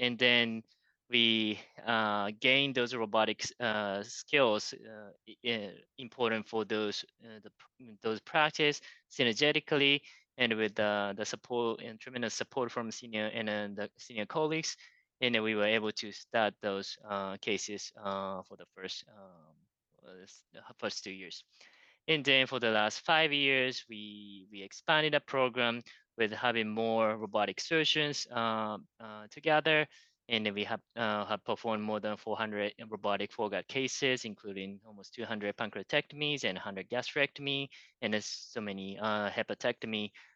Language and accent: English; Tokyo, Japan; English is a second language; now in Houston, United States; I am originally from Tokyo, Japan.